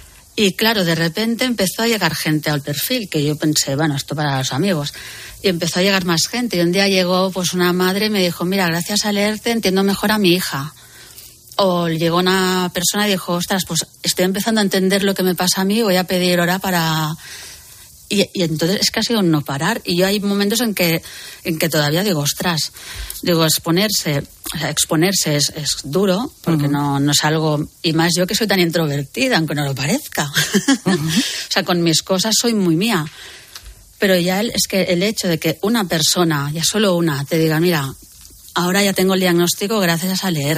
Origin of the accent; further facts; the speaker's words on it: Barcelona, Catalonia, Spain; soy de Barcelona, tan de Barcelona que hasta aguanto los ruidos que yo tengo hipersensibilidad auditiva. A ver, sí y no. Porque, claro, yo siempre he vivido en Barcelona.